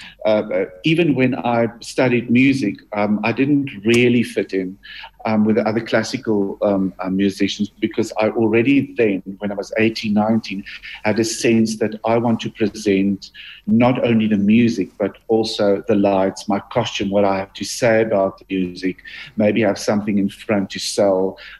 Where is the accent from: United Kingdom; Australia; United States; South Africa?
South Africa; Harrismith, Free State; In the Free State. I grew up in Harry Smith.